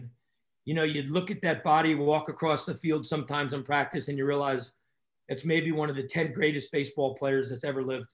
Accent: New Jersey, United States; Yogi grew up near me. I'm from New Jersey.

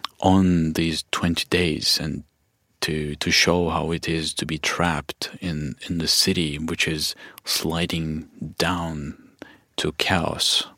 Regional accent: Kharkiv, Kharkiv Oblast, Ukraine; I grew up in Kharkiv, and Kharkiv is a similar city to culturally and visually even similar to Mariupol.

